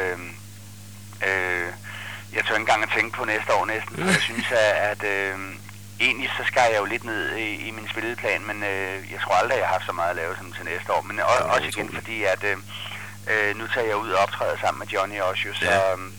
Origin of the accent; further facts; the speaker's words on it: Copenhagen, Capital Region of Denmark, Denmark; jeg er fra København af